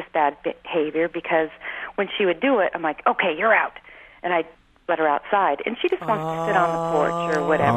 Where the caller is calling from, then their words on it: Anchorage, Alaska, United States; I'm calling from Anchorage, Alaska.